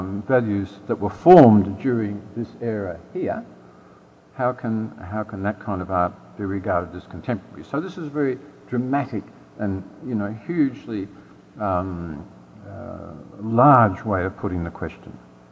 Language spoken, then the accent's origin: English; Australia; The Aboriginal people of Australia that is indeed my home country.